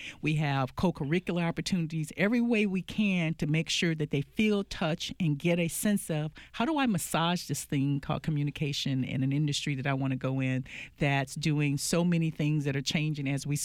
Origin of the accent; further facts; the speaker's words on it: Thomaston, Georgia, United States; Grew up a child of the South. I was born in Georgia. In a very small town about hour south of Atlanta, Thomaston, Georgia.